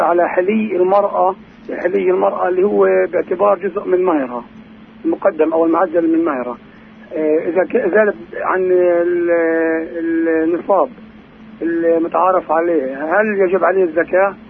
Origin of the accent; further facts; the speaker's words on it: Jerusalem, Palestine; طبعا انا مواطن من القدس